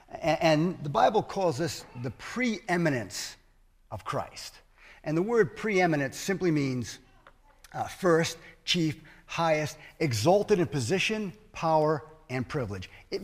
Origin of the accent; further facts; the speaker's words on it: New England, United States; I'm from New England, as you probably maybe weren't able to figure out by my accent. I still have a slight one.